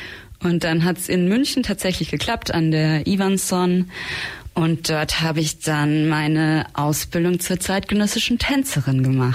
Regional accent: Trentino-Alto Adige, Italy; Also ich bin ursprünglich aus Südtirol, aus auch einem sehr süßen kleinen Dorf

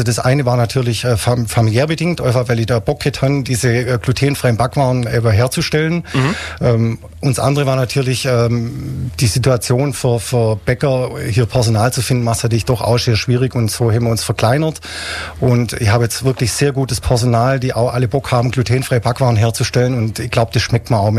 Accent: Weingarten, Baden-Württemberg, Germany; ich komme aus Weingarten, das ist bei Ravensburg.

